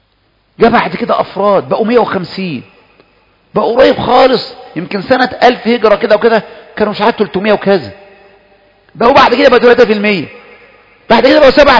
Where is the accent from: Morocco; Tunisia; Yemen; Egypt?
Egypt; جه 67 سنة النكسة اللي احنا سمعنا عندنا في مصر نكسة